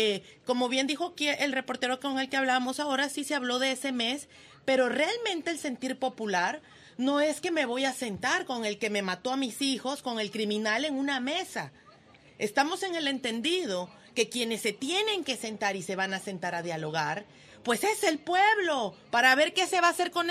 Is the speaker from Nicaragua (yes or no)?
yes; Nicaragua; cosa que no somos los nicaragüenses ese tipo de personas